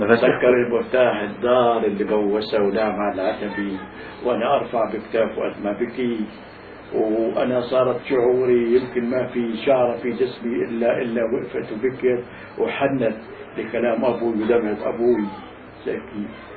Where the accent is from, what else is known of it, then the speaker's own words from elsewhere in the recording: Palestine; moved away; مثل ما أنا اليوم بعد ما طلعت من فلسطين ب59-60 سنة